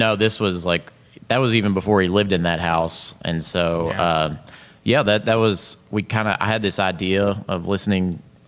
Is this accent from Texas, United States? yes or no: no; Bardstown, Kentucky, United States; and so, just growing up in Bardstown, I knew a lot of people in the industry.